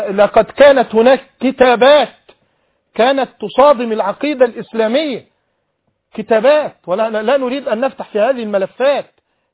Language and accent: Arabic; Egypt; أنا رجل مصري, أبي مصري وأمي وجدي والأباء والأبناء